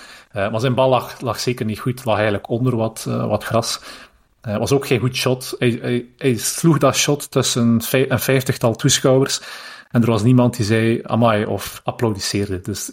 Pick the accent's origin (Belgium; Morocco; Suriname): Belgium; Zijn wij als Belgen